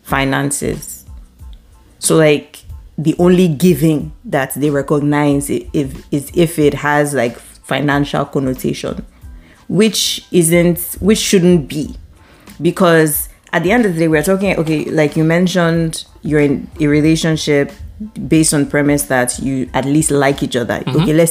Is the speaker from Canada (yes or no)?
yes; Canada; You know me being Canadian and all, like, I don't really like these African things.